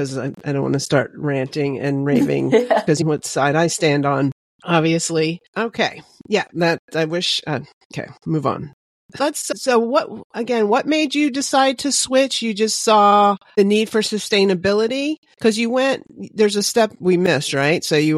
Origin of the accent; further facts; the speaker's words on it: United States; You point that out as an American.